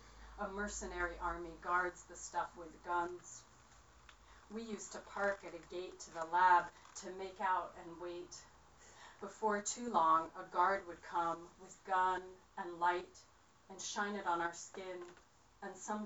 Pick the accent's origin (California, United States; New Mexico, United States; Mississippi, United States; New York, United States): New Mexico, United States; Los Alamos; it makes reference to the fact that I grew up in Los Alamos, New Mexico, which is where the first atomic bombs were made, and it's still a nuclear weapons lab.